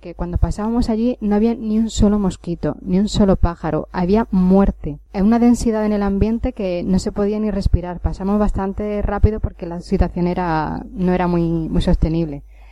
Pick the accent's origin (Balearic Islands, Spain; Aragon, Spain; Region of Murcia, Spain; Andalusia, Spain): Andalusia, Spain; Málaga; Y aprovechando que estoy aquí y que soy de Málaga